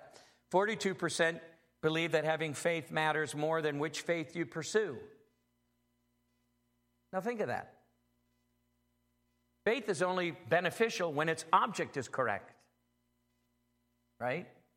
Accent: Ireland; I could give you my address in 20 minutes. I'm Irish. I'd probably tell you three stories and a joke

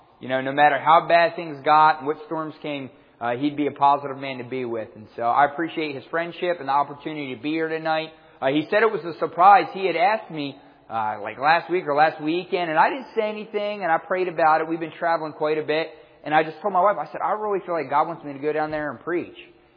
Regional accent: Aston, Pennsylvania, United States; I was born and raised just outside of Philly, about 7 miles south. I grew up in a suburb of Philly called Aston

